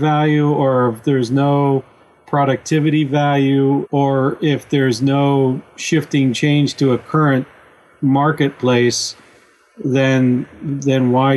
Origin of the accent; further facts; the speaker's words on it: Midwest, United States; I grew up in the Midwest in a farm town without any real network connections.